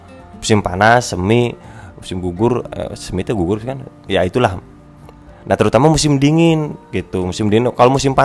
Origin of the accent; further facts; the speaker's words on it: Indramayu, West Java, Indonesia; Kalau di kota-kota besar ada, tapi kalau di kota saya sendiri di Indramayu sini enggak ada gitu.